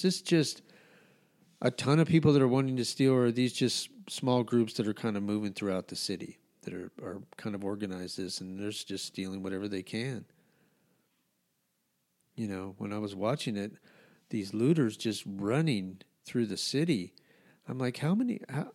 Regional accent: Albuquerque, New Mexico, United States; I mean, I grew up in Albuquerque. Albuquerque, I thought, was always a big city, but it's much bigger now.

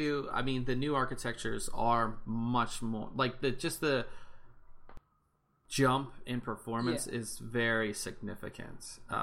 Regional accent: Pittsburgh, Pennsylvania, United States; It's black and gold, which is kind of cool, since I'm from Pittsburgh, and if you know anything about Pittsburgh, black and gold is pretty cool.

